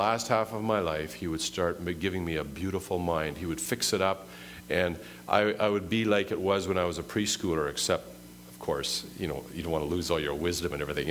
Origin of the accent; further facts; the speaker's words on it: Manitoba, Canada; Not that that's a bad place, mind you. I'm from Manitoba, and I like Winnipeg.